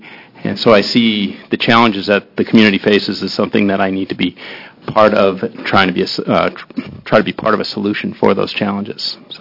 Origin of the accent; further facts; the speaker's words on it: Albany, Oregon, United States; I'm from Albany, and I appreciate the opportunity to be here to be considered for confirmation for the Oregon State Marine Board.